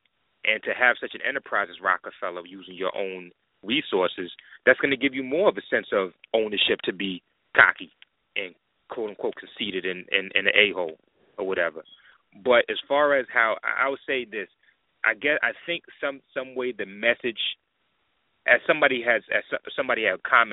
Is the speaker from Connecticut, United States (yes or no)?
no; New York City, New York, United States; I grew up in it, you know, being from there. Not to say anybody else growing up outside of New York City doesn't have cockiness and arrogance with it